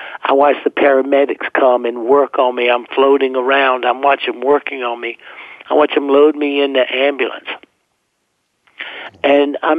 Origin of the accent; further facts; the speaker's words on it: South Carolina, United States; Yeah, I grew up in South Carolina, Chris, you know, and I grew up as a prick.